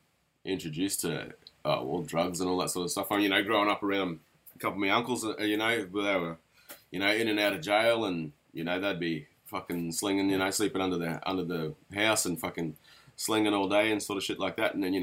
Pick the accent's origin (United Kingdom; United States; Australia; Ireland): Australia; Rockhampton, Queensland; growing up in Rocky is, you know, that's sort of small town shit and not much else to do, bro.